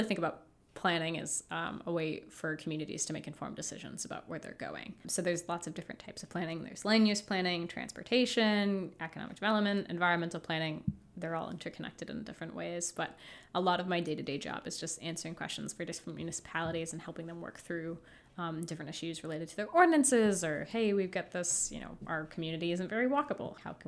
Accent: Turner, Maine, United States; I am from Turner, Maine, which is it's near the Lewiston-Auburn area. I actually came to Down East, Maine for the job.

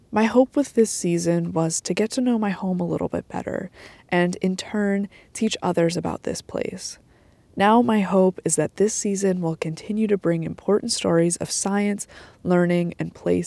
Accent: Maine, United States; I grew up in Down East Maine and spent much of my childhood outside in nature, out in the woods behind my house, on cobble granite beaches, and hiking in Acadia.

